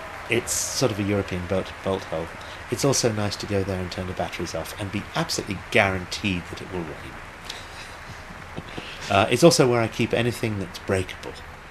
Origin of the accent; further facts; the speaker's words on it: England, United Kingdom; now in San Francisco, United States; Being a Brit, I was born on an island, and nowhere in England is more than 70 miles from the ocean